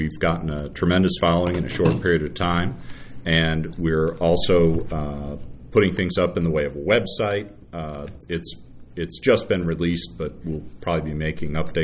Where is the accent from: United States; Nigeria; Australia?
United States; Centerfield, Kentucky; Well, I went to high school here. I grew up in Centerfield